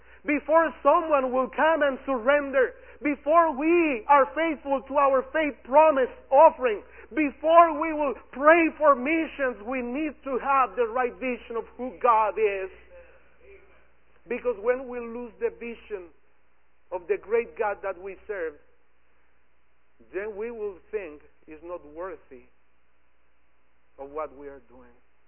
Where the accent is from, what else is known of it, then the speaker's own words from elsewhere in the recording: Mexico City, Mexico; I come from Mexico City, over 30 million of people.